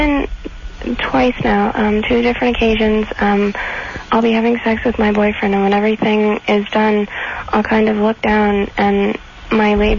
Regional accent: Bronx, New York, United States; I'm from the Bronx, born and raised.

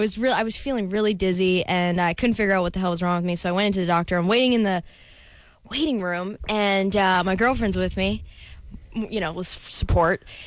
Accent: Calgary, Alberta, Canada; born there; I was born in Calgary, Alberta.

